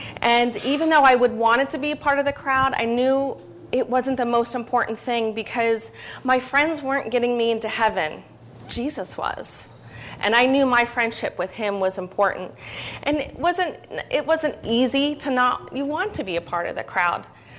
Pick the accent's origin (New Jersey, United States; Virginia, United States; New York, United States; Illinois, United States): New Jersey, United States; Mercerville; I grew up here in Mercerville. I went to Mercerville, Grice, Nottingham High School.